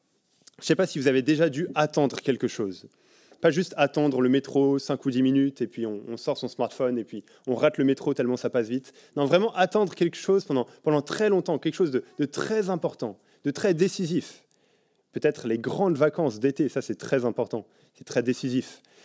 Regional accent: France; now in Belgium; je ne vais pas passer trop de temps là-dessus en tant que Français en Belgique

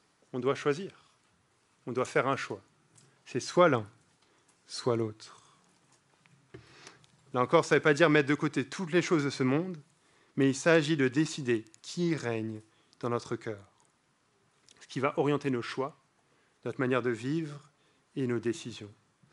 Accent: France; Je soutenais la France, je suis français. J'aime beaucoup la Belgique. J'ai passé beaucoup de temps en Belgique.

